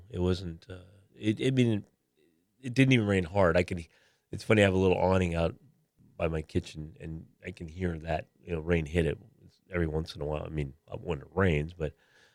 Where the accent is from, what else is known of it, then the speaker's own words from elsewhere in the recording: Syracuse, New York, United States; now in San Diego, United States; Well, again, I'm from Syracuse, and my dad, I don't know how many people do this in San Diego, but there's aluminum siding on the side of or on the house